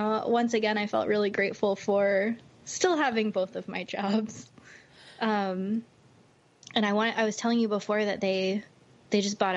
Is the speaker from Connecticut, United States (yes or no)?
no; Florida, United States; We traveled to Pennsylvania, which people literally said, don't go there because we're from Florida.